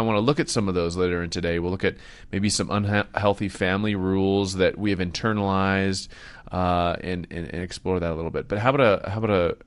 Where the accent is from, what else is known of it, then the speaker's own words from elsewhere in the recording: Seattle, Washington, United States; now in Colorado, United States; now that I live near Pike's Peak. I grew up near Pike Place in Seattle